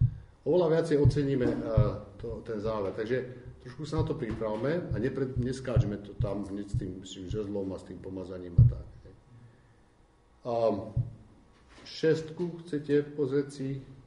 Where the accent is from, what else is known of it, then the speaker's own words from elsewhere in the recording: eastern Slovakia, Slovakia; lebo to na, u nás na východe